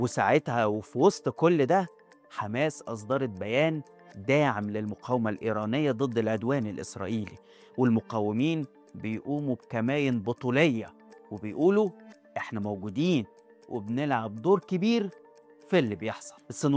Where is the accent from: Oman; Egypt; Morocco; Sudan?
Egypt; سؤال مهم يخصنا احنا كمصريين